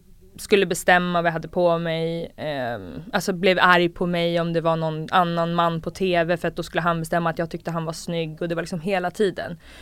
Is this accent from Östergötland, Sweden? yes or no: no; Uppsala, Uppsala County, Sweden; I Uppsala, som dig.